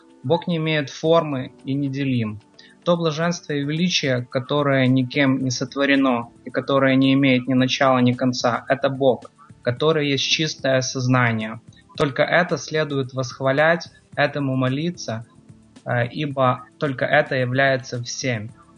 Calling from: United States; сейчас я проживаю в Соединенных Штатах Америки.

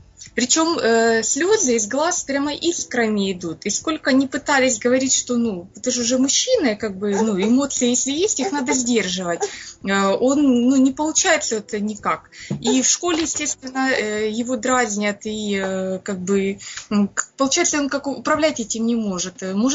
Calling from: Berdyansk, Zaporizhzhia Oblast, Ukraine; я звоню из Бердянска, это Украина.

